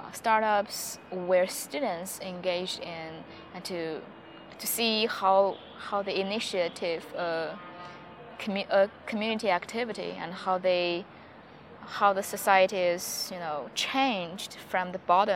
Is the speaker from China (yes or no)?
yes; China; English is a second language; there are some small towns in China as well, like my hometown, where you can see things change very slowly.